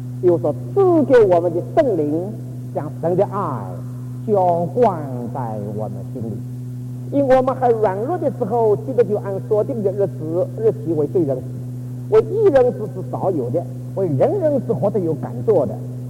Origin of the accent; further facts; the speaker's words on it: Zhejiang, China; 我是浙江静海人，如果你们记忆没有忘记的话，全中国有四大佛教圣地，东边的普陀是在我们家乡的。我在静海两岁住的